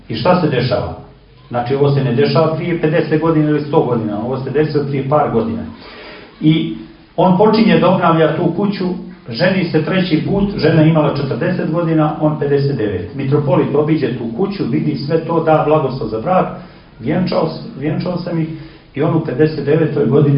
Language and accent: Serbian; Zagarač, Danilovgrad, Montenegro; ja dolazim iz sela Zagarač u Staroj Crnoj Gori, odakle su porijeklom Velimirovići